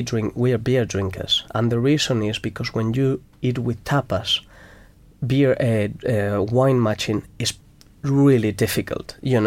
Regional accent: Madrid, Community of Madrid, Spain; English is a second language; I am from Madrid, and in Spain

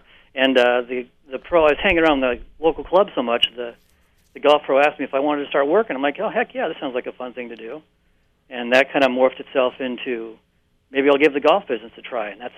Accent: Eugene, Oregon, United States; I grew up in Eugene, Springfield, myself. Local kid, went to high school here.

